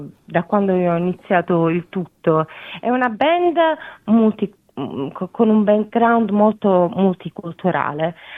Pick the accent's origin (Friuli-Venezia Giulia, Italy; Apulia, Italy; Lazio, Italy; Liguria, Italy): Apulia, Italy; Bari; io non sono napoletana, però sono barese